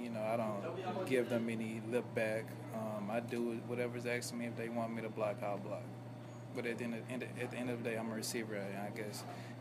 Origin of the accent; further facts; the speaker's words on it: Beaumont, Texas, United States; I'm from Beaumont, Texas.